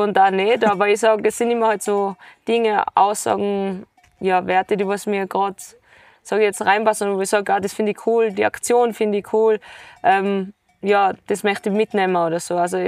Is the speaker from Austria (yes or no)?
yes; Tyrol, Austria